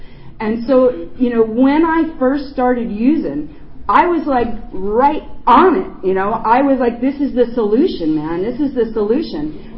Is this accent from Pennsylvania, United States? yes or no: yes; Pennsylvania, United States; I am an addict from Pennsylvania. I'm in the Pocono Mountains at the moment.